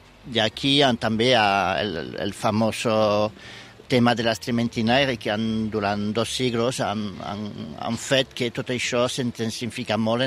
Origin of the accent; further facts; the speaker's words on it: Nouvelle-Aquitaine, France; Catalan is a second language; Jo soc d'un poble petit al sud de Pau, un poble en un valle d'Ossó, que es diu La Reims, que està just a la frontera francesa d'Aragó amb colindant a Formigal.